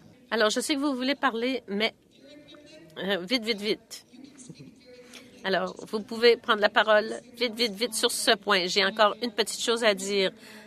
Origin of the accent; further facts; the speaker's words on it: Winnipeg, Manitoba, Canada; Moi, je viens de Winnipeg